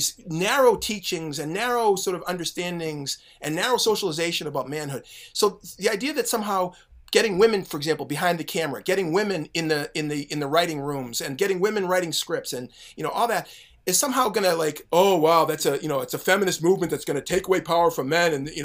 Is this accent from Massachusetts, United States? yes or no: yes; Boston, Massachusetts, United States; which is near and dear to my heart as a Bostonian and Matt Damon fan.